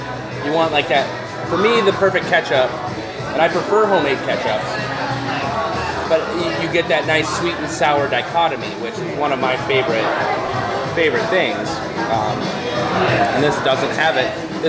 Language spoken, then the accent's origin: English; Midwest, United States; We grew up here in the Midwest on, you know, I'm going to vastly generalize for all of you, so deal with it.